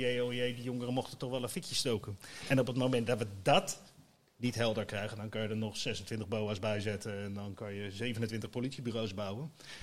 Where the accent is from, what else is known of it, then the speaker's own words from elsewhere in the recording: Rotterdam, South Holland, Netherlands; Ik kom oorspronkelijk uit Rotterdam